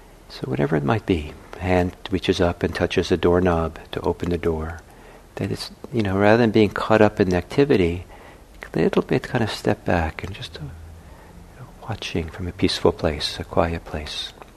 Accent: Italy; Wonderful, for me, wonderful kind of model for practice when I was young was growing up in Italy, was the old Italian men in their kind of suits

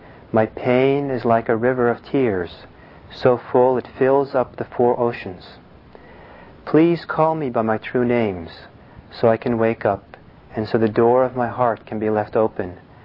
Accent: Los Angeles, California, United States; but growing up in Los Angeles in the 60s, you know, every day in the second or third page of the newspaper, there'd be all the photographs of all the guys who'd been killed.

